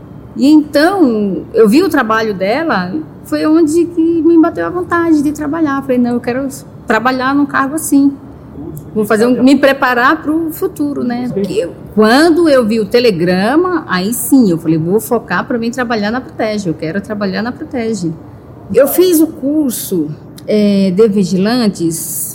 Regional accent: Araripina, Pernambuco, Brazil; born there; eu nasci em Pernambuco, em Araripina.

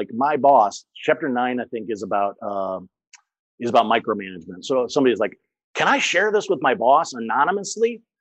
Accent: St. Louis, Missouri, United States; I had 4 years of French. I grew up in St. Louis.

